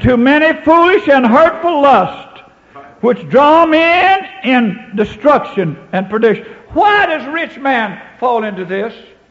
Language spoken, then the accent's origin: English; Kentucky, United States; I was born and raised down in Kentucky, where I never seen an automobile ever 4 or 5 months. I walked to high school 5 miles one way.